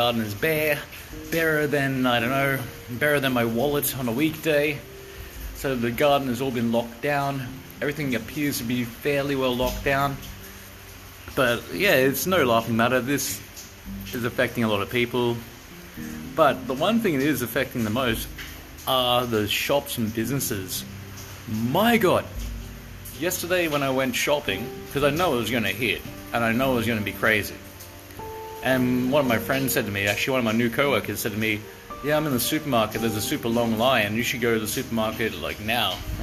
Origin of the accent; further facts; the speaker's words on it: Australia; I'm Australian.